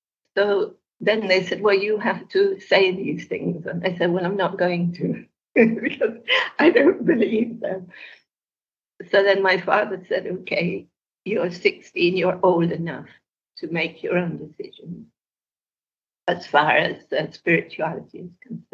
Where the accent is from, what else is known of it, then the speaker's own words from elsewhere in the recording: Bath, South West England, United Kingdom; born there; I was born in England, in the West Country, in Bath, a place called Bath, it's Hot Springs.